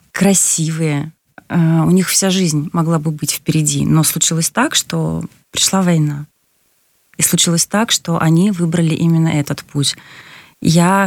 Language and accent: Russian; Saint Petersburg, Russia; born there; я родилась в Ленинграде, но сейчас продолжаю жить уже теперь в Санкт-Петербурге, и для меня, естественно, это мой город